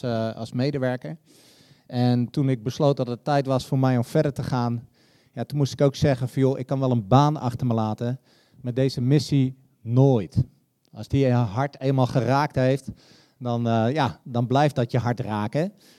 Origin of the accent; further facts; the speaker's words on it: Zwolle, Overijssel, Netherlands; Ik kom uit Zwolle, dus praktisch om de hoek.